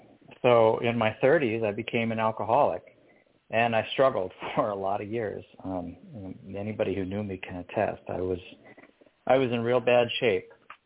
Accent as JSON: {"language": "English", "town": "Vancouver", "region": "Washington", "country": "United States", "tie": "born or raised there", "said": "So I'm from Washington State, was born and raised here in Vancouver, Washington, and I was an obese kid."}